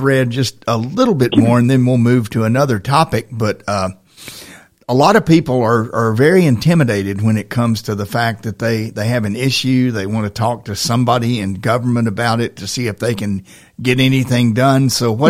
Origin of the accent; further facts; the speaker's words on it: Lawrenceburg, Tennessee, United States; By the way, I'm from Lawrenceburg, Tennessee, just down the road.